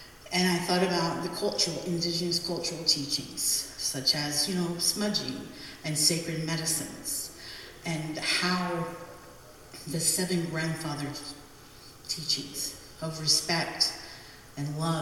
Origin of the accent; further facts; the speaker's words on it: Tahlequah, Oklahoma, United States; Chichalagi, I am Cherokee from Tahlequah, Oklahoma. My father's heritage is Chalagi. My mom is Irish and English.